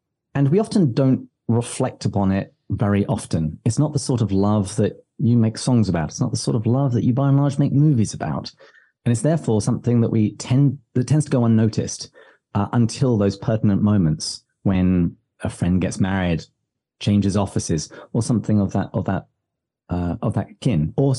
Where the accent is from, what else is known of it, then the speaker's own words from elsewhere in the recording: England, United Kingdom; I'm not sure if this is just me being very English, but I've noticed it more in the States